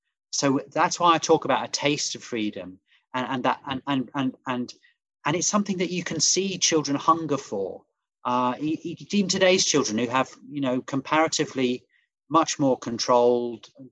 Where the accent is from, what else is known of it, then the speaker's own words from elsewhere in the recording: London, United Kingdom; I'm a Londoner.